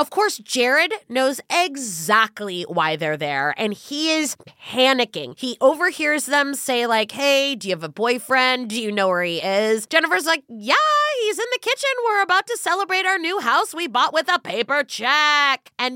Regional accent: California, United States; I'm from California. I did have earthquakes growing up

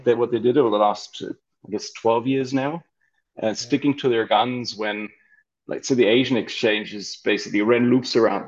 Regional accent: Germany; I grew up in Germany, so I didn't have a lot of choice.

